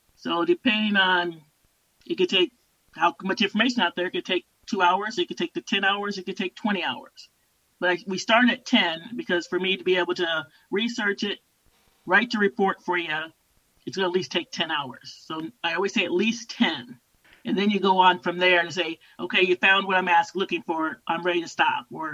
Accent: Burlington, Iowa, United States; It was her 50th class reunion coming up, and we're from Burlington, Iowa.

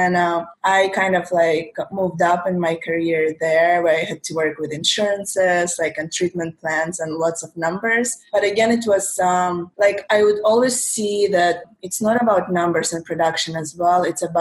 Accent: Kyrgyzstan; now in United States; So I immigrated to America in 2011, and I'm Korean ethnically, but I come from Kyrgyzstan, which is a former Soviet Union republic. So I moved to Virginia in 2011, and I pretty much had to start from scratch.

